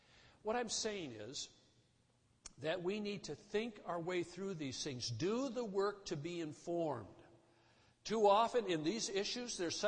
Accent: Wisconsin, United States; I was raised in the North. I really never experienced racism as a young man in northern Wisconsin.

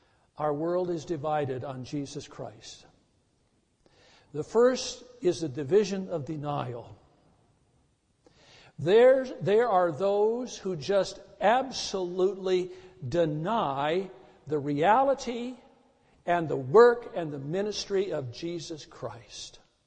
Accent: Wisconsin, United States; I'm sorry, I'm from Wisconsin too, but it's part of the heritage back there in the Midwest.

